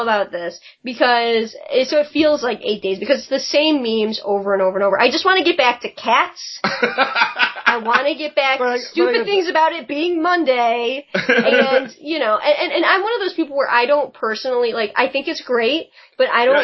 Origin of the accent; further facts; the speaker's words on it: Chicago, Illinois, United States; Not that I'm because he's from Chicago and I'm from Chicago.